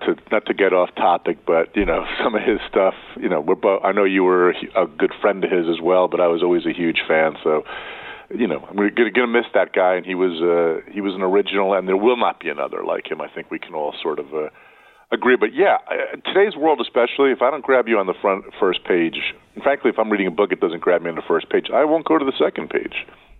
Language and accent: English; New Jersey, United States; my home state of New Jersey